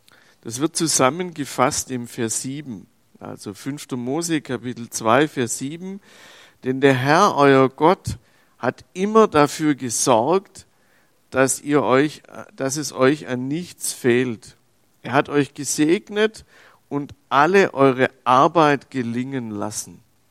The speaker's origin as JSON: {"language": "German", "country": "Switzerland", "said": "wie sagen's wir als Schweizer, eine kleine Bude ist"}